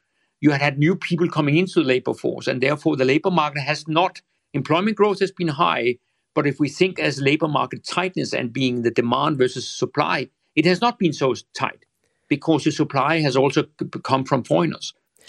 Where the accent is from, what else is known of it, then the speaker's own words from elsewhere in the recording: Denmark; And actually also in my home country, Denmark, it was extraordinarily tight.